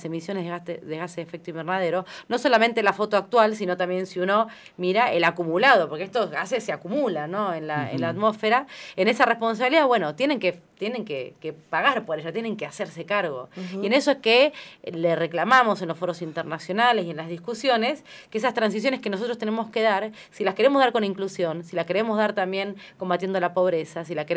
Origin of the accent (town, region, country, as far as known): Argentina